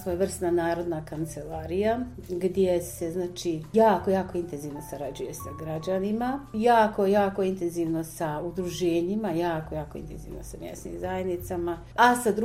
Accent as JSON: {"language": "Bosnian", "town": "Buzekara", "region": "Brčko District", "country": "Bosnia & Herzegovina", "said": "da sam ja dijete sa sela, znači moji roditelji su zemljoradnici. Ja sam iz Buzekare, znači išla sam u osnovnu školu u Ražljevo i u Buzekaru i zatim u gimnaziju u Brčko i na fakultet."}